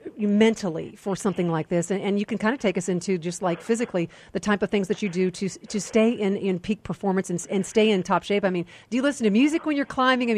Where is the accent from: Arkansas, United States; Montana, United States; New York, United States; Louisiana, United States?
Montana, United States; Great Falls; Well, Tommy, I am from the Big Sky Country. I'm from Great Falls, Montana, and certainly Glacier National Park, very special.